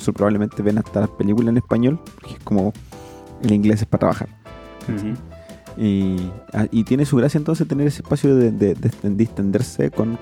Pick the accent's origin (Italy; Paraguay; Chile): Chile; los chilenos tenemos una visión de nuestra propia forma de hablar como, no, los chilenos no tenemos tono, hablamos así planito.